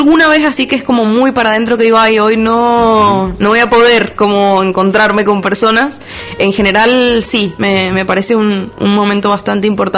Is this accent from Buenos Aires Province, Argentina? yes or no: no; Tunuyán, Mendoza, Argentina; Yo soy de Tunuyán.